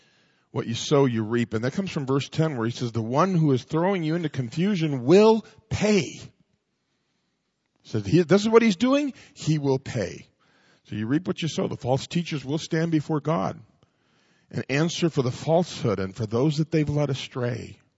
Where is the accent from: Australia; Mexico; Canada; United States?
Mexico; I'm from Mexico, and I thought it was okay